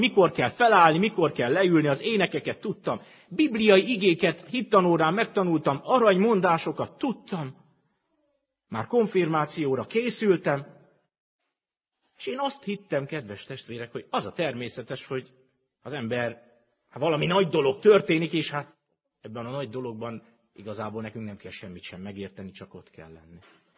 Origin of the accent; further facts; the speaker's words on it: Great Hungarian Plain, Hungary; hogy az Alföldön milyen istentelenség van, ahonnan én jöttem.